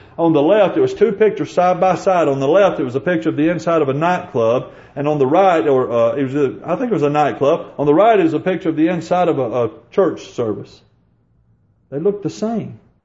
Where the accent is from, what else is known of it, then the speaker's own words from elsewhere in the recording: Savannah, Georgia, United States; The others are some people I grew up with back in Savannah.